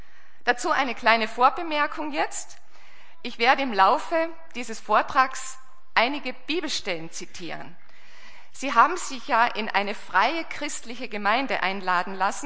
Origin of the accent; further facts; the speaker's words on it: Austria; now in Germany; also ich bin eine waschechte Österreicherin, aber jetzt schon über 30 Jahre hier in Deutschland.